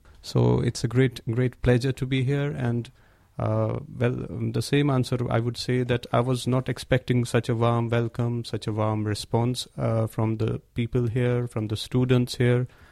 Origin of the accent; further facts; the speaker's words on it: Jammu and Kashmir, India; English is a second language; moved away as an adult; now in France; I am from India. I'm actually from Kashmir, the part of northern part of the India, and I'm a student of GB Pant University, Pantnagar.